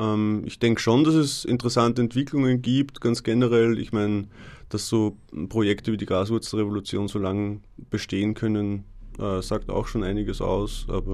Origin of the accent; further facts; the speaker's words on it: Vienna, Austria; Ich meine, ich komme aus Wien